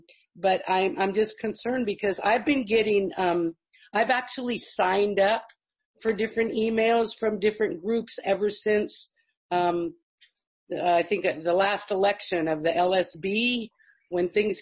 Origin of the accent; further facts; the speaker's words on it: Berkeley, California, United States; now in San Francisco Bay Area, United States; So I grew up in Berkeley in San Francisco and have been a contributing member, financially contributing to KPFA for over 40 years.